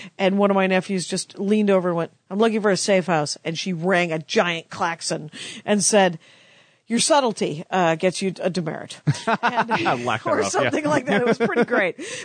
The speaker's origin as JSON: {"language": "English", "town": "Milwaukee", "region": "Wisconsin", "country": "United States", "said": "I am from Milwaukee."}